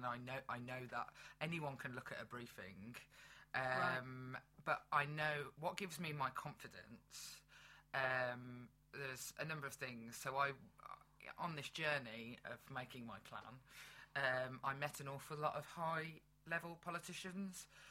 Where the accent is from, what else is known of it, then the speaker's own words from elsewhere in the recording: Birmingham, West Midlands, United Kingdom; My kids live in Birmingham. I'm from Birmingham. My heart is here.